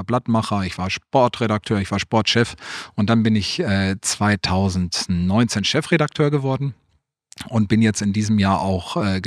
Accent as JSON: {"language": "German", "region": "North Rhine-Westphalia", "country": "Germany", "said": "ich komme ja ursprünglich aus dem Ruhrgebiet."}